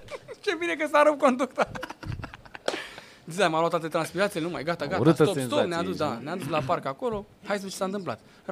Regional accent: Romania; Trebuie să o zicem, că suntem români.

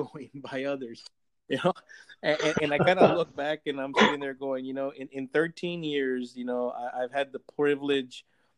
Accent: El Paso, Texas, United States; I mean, I was born and raised in El Paso.

